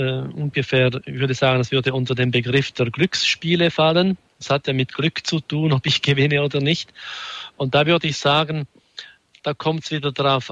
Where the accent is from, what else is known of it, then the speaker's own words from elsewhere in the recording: Switzerland; Also bei uns in der Schweiz gibt es so Lotteriefonds, die dann benutzt werden, um wirklich gute Werke zu finanzieren.